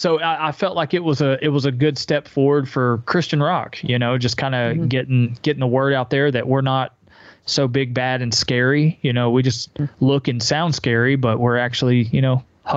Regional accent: Spartanburg, South Carolina, United States; also born or lived in Hilton Head Island / Beaufort; I was born in Hilton Head Island, and we lived in Beaufort for a while. And then dad's job moved us to the upstate in Spartanburg when I was like six, I think.

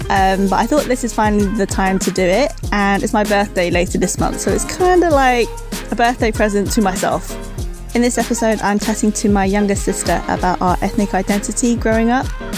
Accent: United Kingdom; born there; Trust me, as a British-born Chinese person, I know.

